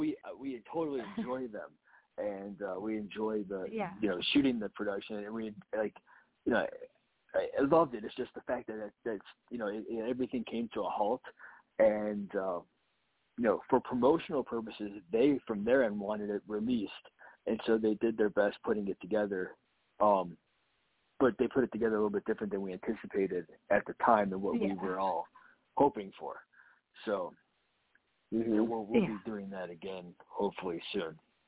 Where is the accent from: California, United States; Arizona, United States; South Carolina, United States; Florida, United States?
Florida, United States; I grew up in South Florida, so just my entire family is from the Ohio area.